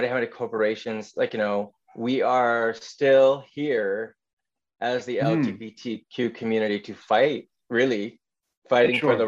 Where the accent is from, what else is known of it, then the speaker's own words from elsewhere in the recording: Canada; I'm a Lebanese Canadian. I was born and raised in Canada, and I, you know, identify as a gay male.